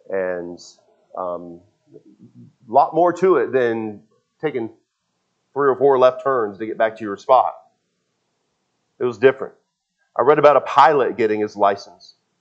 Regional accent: West Coast, United States; I grew up on the West Coast

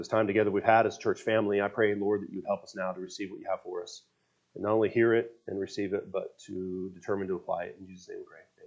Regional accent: Seattle, Washington, United States; and I grew up in Seattle. So they're in the Seattle area connecting different places around Lake Washington and the Puget Sound.

